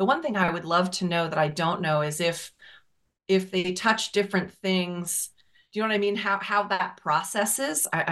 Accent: New Jersey, United States; also born or lived in California; now in Virginia, United States; Well, I lived in California for about 17 years. I grew up in New Jersey.

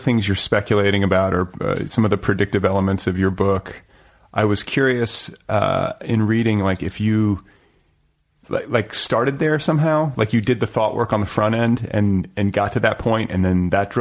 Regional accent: Indiana, United States; And I'm a huge Vonnegut fan. I'm from Indiana.

